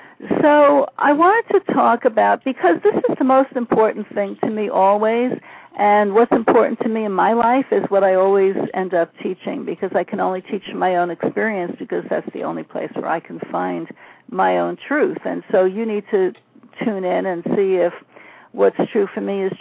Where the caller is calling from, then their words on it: California, United States; I'm calling from Marin County, California, just north of San Francisco and the Golden Gate Bridge.